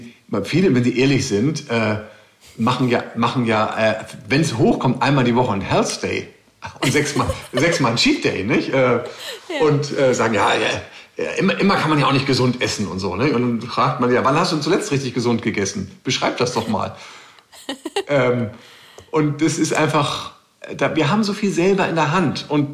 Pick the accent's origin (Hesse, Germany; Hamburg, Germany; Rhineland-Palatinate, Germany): Hamburg, Germany; ich bin auch in Hamburg groß geworden, da hatte ich jetzt einen Garten.